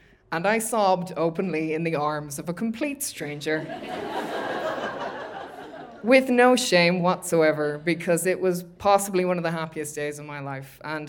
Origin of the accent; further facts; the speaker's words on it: Ireland; growing up in Ireland